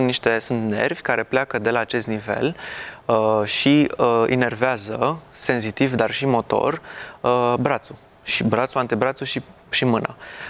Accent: Romania; Avem o farmacie acasă destul de bogată, în general, noi ca români.

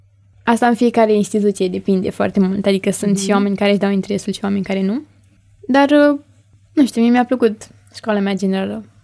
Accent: Bucharest, Romania; Păi eu eram din București

